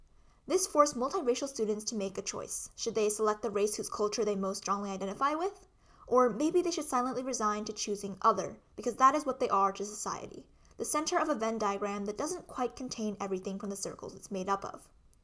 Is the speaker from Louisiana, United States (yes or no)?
no; Manhattan, New York, United States; born there; as an Asian American, I've often been asked the age-old microaggressive question, "Where are you from?" When I answer that I was born in Manhattan